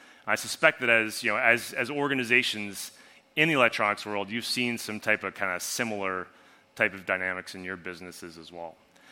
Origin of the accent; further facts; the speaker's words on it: Canada; and I'm actually from Canada.